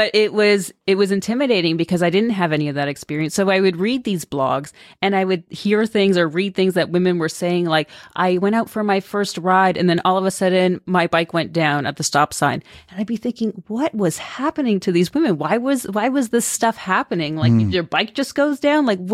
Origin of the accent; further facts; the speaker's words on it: Toronto, Ontario, Canada; I'm from Toronto. I'm from Canada in the suburbs. My family is, my parents are from Switzerland. They moved to Canada in their 30s. So me and my sister were first generation.